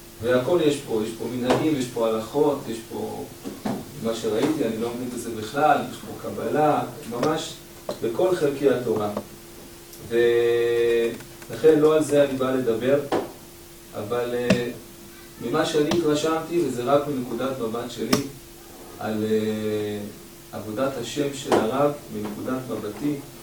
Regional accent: Bnei Brak, Central District, Israel; born there; אני עצמי נולדתי בבני ברק

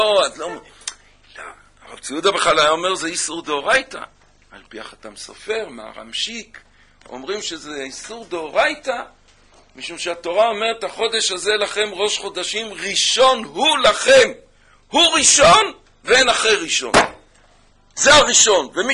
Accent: Kfar Pines, Haifa District, Israel; born there; זאת כפר פינס גם. לא אקפח את כפר פינס. שם נולדתי.

